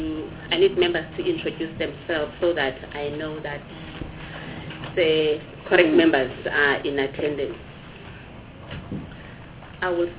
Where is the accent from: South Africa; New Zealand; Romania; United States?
South Africa; Eastern Cape; born there; I was born in the Eastern Cape.